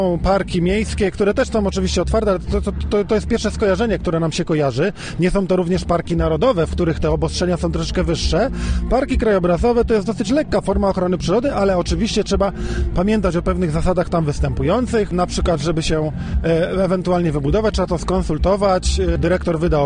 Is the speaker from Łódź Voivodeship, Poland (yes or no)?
yes; Sieradz, Łódź Voivodeship, Poland; No, z racji tego, że jestem z Sieradza, to rzeczywiście ten najbliższy mi park Międzyrzecza Warty i Widawki.